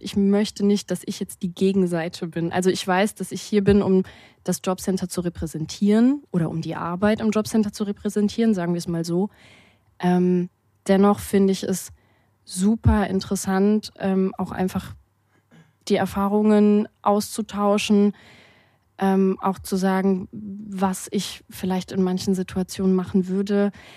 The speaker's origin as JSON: {"language": "German", "town": "Freiburg", "region": "Baden-Württemberg", "country": "Germany", "lives_now": "Mannheim, Germany", "said": "Ich bin 27, ich komme ursprünglich aus Freiburg und habe dann hier in Mannheim das Studium gemacht."}